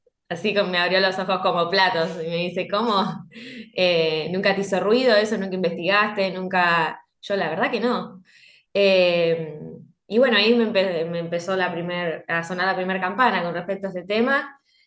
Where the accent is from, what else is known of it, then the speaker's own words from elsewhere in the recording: Santa Cruz, Argentina; los primeros meses que me vine a estudiar a Rosario, yo soy del sur, de Santa Cruz.